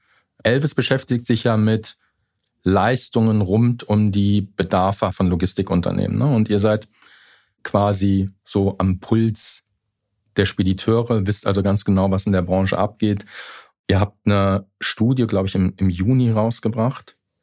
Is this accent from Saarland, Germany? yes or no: yes; Saarland, Germany; Ich komme ja aus dem Saarland.